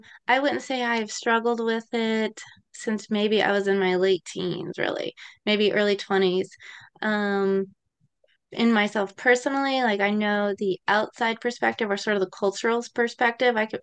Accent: Virginia, United States; So I grew up in Rockbridge County, Virginia. So it's on the western part of Virginia. It's on the edge of what is considered Appalachia, and it's a beautiful, beautiful area.

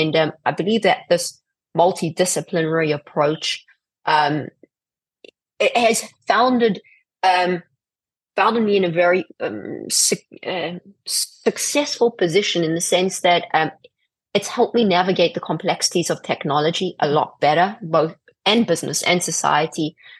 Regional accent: South Africa; growing up in South Africa

